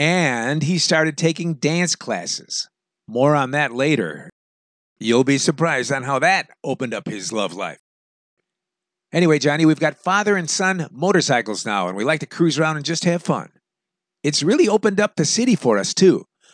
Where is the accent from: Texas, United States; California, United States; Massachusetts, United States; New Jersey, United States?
California, United States; now in Guatemala; I'm from California, and I grew up on motorcycles, so I'm extremely comfortable on them.